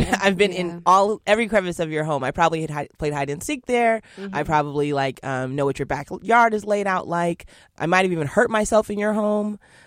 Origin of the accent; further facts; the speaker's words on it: Seattle, Washington, United States; And it's like, yeah, we're from Seattle.